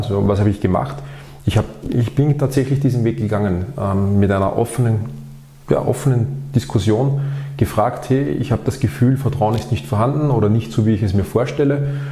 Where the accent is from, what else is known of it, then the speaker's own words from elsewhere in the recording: Austria; ich komme aus der Alpenrepublik. Also ich bin ja in den Bergen zu Hause, nicht wirklich am Rand der Berge.